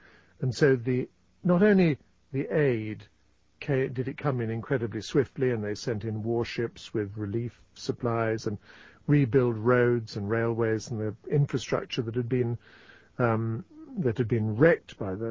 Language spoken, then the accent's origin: English; England, United Kingdom; although I'm an Englishman and we had our empire too